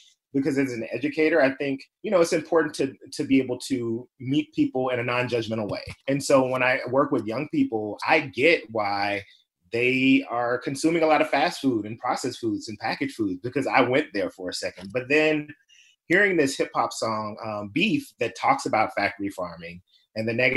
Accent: Memphis, Tennessee, United States; So even though we grew up in Memphis, the city, they had community gardens, urban farms, all in their neighborhood.

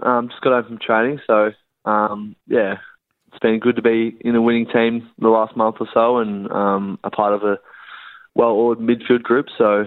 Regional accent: Ballarat, Victoria, Australia; growing up in Ballarat, or playing footy in Ballarat growing up, so sort of become a little bit accustomed to it.

